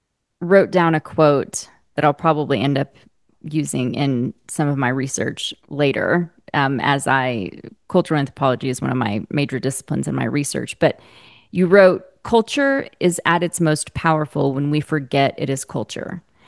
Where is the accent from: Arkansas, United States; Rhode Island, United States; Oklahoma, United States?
Oklahoma, United States; you and I talked pre-record about how I grew up in Oklahoma